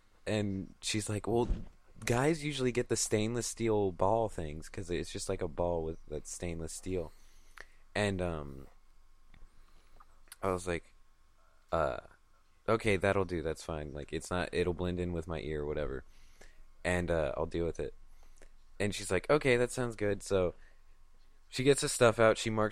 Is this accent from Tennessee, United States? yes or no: yes; Tennessee, United States; All the time. It's because I'm from Tennessee.